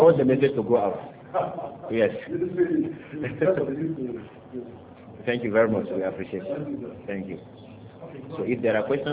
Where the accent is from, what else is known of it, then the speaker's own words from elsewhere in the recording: Nigeria; I am thinking as Nigerian, there shouldn't be a Nigerian youth 18 and above that should, as of now, be foolish again.